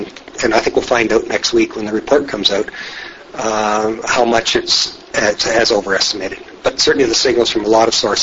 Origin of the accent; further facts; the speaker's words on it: Canada; And I have very same concerns as a Canadian about the nature of those negotiations